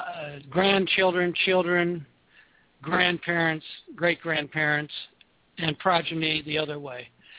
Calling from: Washington, District of Columbia, United States

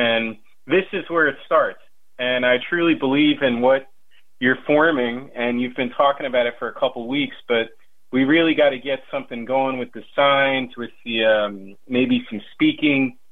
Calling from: Hollywood, Florida, United States; Hey, Chris. … in Hollywood. How are you?

